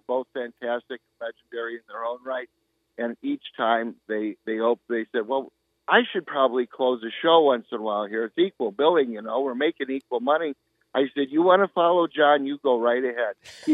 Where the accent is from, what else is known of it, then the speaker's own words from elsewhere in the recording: Chicago, Illinois, United States; But to be growing up in Chicago and having guys like this around, I mean, they didn't set out to be my role models, but they became those guys.